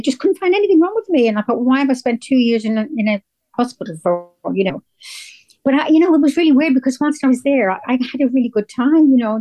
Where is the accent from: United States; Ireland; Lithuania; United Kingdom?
Ireland; Dublin, Leinster; And we lived in Finglas for the first 4 years of my life, 4 or 5 years of my life.